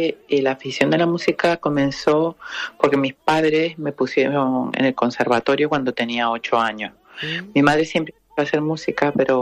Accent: Canary Islands, Spain; moved away as an adult; now in New York, United States; soy canaria, pero llevo muchos años fuera de Canarias, si bien toda mi familia sigue en Gran Canaria y bueno, voy todo lo que puedo. Pero sí, Nueva York ha sido pues base ya desde hace muchos años, pues me fui a estudiar allá a Estados Unidos

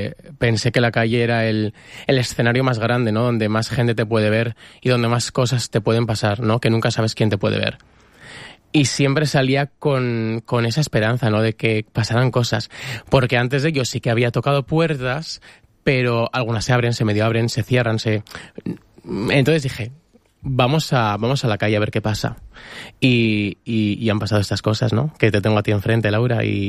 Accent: Navarre, Spain; now in Madrid, Spain; Viene la pandemia, me voy 6 meses a mi tierra, Navarra. Vuelvo a Madrid, súper descolocado.

